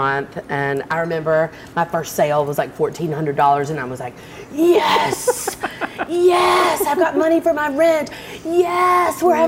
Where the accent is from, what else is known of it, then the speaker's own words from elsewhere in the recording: Montgomery, Alabama, United States; I grew up in Montgomery, Alabama, and I didn't want to be in that traditional Southern Big Ten sorority school.